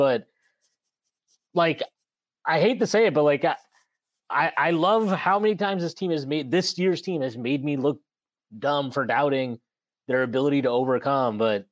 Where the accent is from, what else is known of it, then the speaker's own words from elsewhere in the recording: India; Even though I'm Indian, I'm not a doctor either.